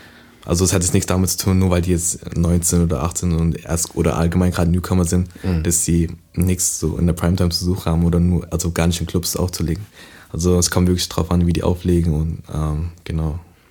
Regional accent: New York, United States; also born or lived in Strasbourg, France; now in Karlsruhe, Germany; Also ich bin aufgewachsen in New York.

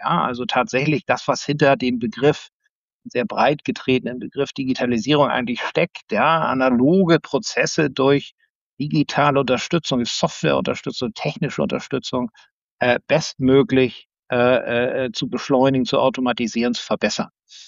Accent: Hamburg, Germany; ich komme aus Hamburg, lebe auch noch in Hamburg

